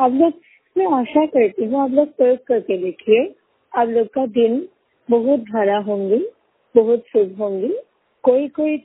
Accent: Assam, India; असम से हूँ।

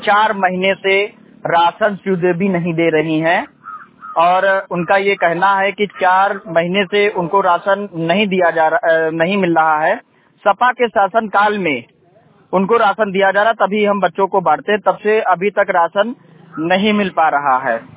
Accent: Uttar Pradesh, India; मैं ढेकिया गांव हमारी ग्राम पंचायत ऊपुर पड़ती जिसका ब्लॉक कोथावा पड़ता है तहसील संडीला जनपद हरदोई।

